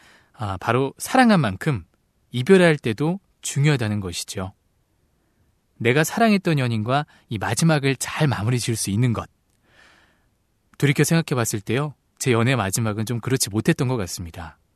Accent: Seoul, South Korea; 저는 따뜻한 서울 남자

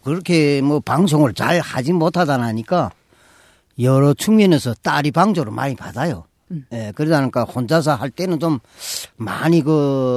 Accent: North Korea; moved away as an adult; now in South Korea; 저도 2006년도에 탈북해가지고 현재 한국에 와가지고 회사에서 일하고 있습니다.

